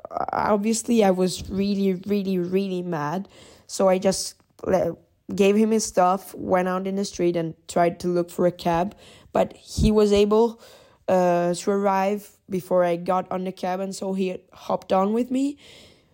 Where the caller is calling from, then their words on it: Italy; English is a second language; Hey, I'm an international listener of yours. I'm from Italy.